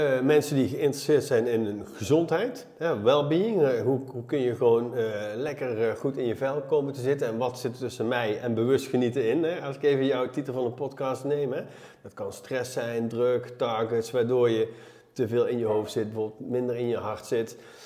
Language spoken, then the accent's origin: Dutch; Nuenen, North Brabant, Netherlands; Nou, ik kom uit Nuenen, oorspronkelijk bij Eindhoven, Brabant, net als jij.